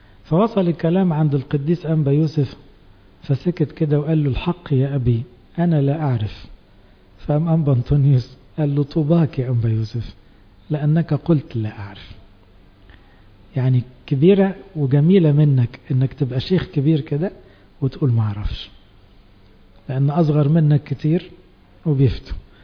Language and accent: Arabic; Egypt; احنا كمجتمع مصري